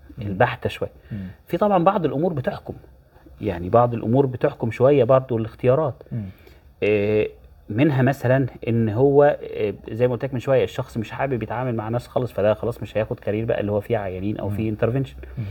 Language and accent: Arabic; Egypt; انا بصراحه شايف ان احنا الحمد لله ان ده مش عندنا في مصر